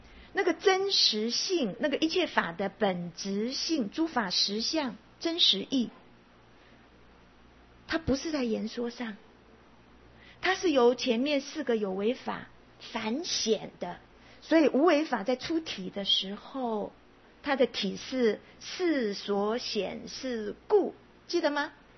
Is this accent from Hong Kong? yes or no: no; Hsinchu, Taiwan; also born or lived in Pingtung; 大概是我两岁左右了，我们搬到新竹，一直到现在都还住在那里，哦，住在新竹。